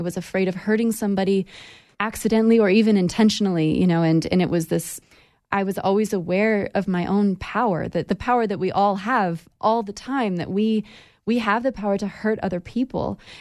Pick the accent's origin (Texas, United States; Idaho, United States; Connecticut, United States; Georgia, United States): Idaho, United States; So even a thing as casual as, oh, I grew up in Idaho, we were taught that is off limits.